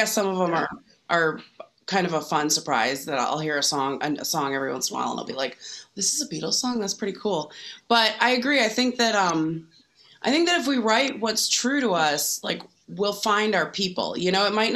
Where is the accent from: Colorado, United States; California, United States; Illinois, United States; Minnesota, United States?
Illinois, United States; Oak Park; Yeah. I grew up in Oak Park.